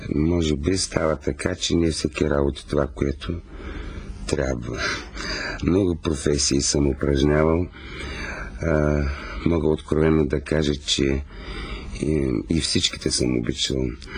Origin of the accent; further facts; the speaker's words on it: Lyaskovets, Veliko Tarnovo Province, Bulgaria; born there; also born or lived in Shumen; Роден съм в Лясковец, родителите ми са скитали, много с тях. И аз учил съм в много села и градове.